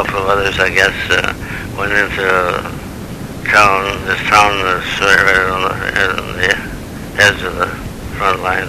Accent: Minnesota, United States; I told him I was from Minnesota

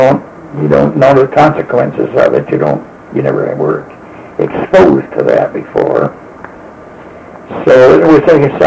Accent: Minnesota, United States; I came from Minnesota, a wooded, flat country with lots of lakes.

